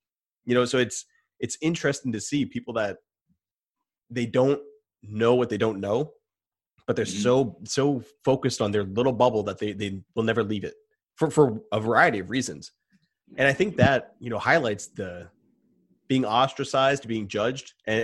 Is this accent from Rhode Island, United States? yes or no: yes; Rhode Island, United States; I'm from Rhode Island, so it's 5 minutes, I'm outside my state